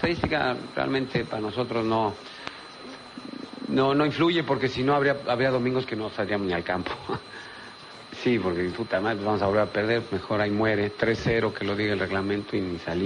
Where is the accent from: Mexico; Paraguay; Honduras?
Mexico; hoy es el Día de la Madre en mi país, 10 de mayo, saludos a las madres mexicanas